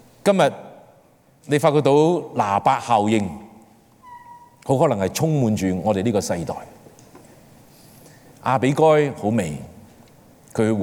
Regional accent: Guangdong, China; 真系我哋全部输晒我哋广东人，系咪？因为我哋被称为南蛮啊嘛。

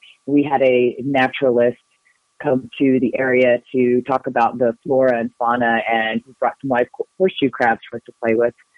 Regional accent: Oklahoma, United States; I'm from Oklahoma, and I became a director of a week-long bicycle tour in Oklahoma.

